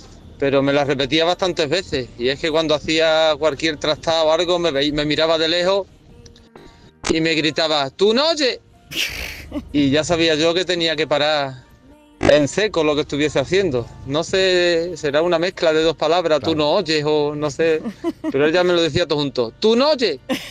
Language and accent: Spanish; San Juan del Puerto, Andalusia, Spain; de San Juan del Puerto, aquí en Huelva.